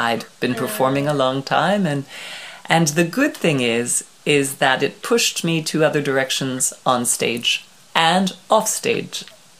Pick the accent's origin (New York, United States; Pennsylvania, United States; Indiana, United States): New York, United States; now in France; Oh, let's see. So yes, I'm from New York. My first love was the ballet.